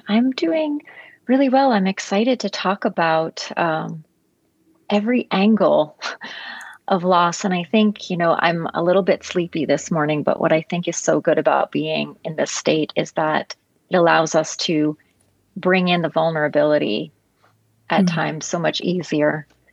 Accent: New York City, New York, United States; And I'm from New York City. And we had a very, as you may know, very large trauma there with a lot of loss.

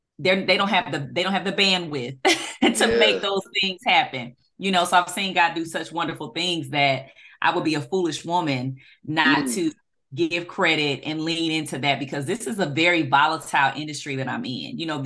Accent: Los Angeles, California, United States; now in Atlanta, United States; California girl with sweet tea in my veins. So I've been in Atlanta longer than I was in Los Angeles. So I'm from Atlanta.

